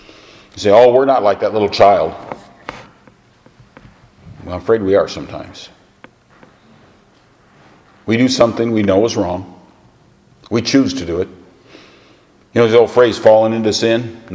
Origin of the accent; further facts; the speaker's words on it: United States; I'm an American. I have to vote in November.